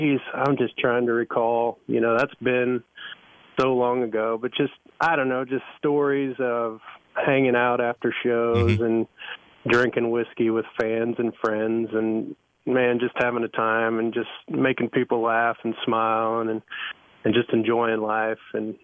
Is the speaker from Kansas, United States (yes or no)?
yes; Victoria, Kansas, United States; I grew up right there in Victoria, Kansas. Went to school there